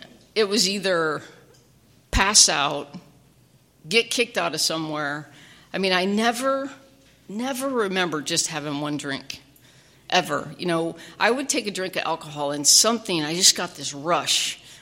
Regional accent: Midland, Michigan, United States; born there; now in San Diego, United States; Been in San Diego for quite a while, but I was born in Midland, Michigan.

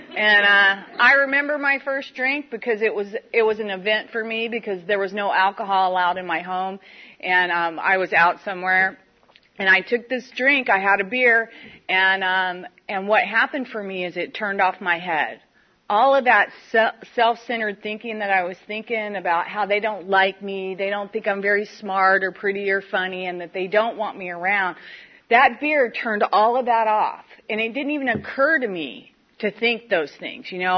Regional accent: Evansville, Indiana, United States; I'm originally from Evansville by God, Indiana, and that'll make you thirsty, just so you know.

